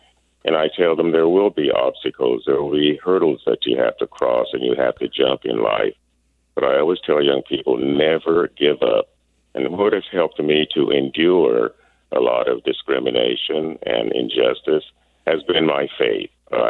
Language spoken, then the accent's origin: English; Centerville, Iowa, United States; I have sung, and here I am from Centerville, Iowa.